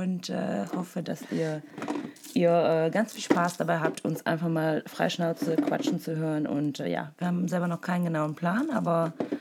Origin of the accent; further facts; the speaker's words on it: Wallonia, Belgium; ich bin ursprünglich aus Belgien und viele wundern sich, warum ich so gut Deutsch rede, beziehungsweise Deutsch spreche. Aber ja, wir haben eine kleine Region in Ostbelgien, ich würde mal sagen 60.000 bis 70.000 Einwohner.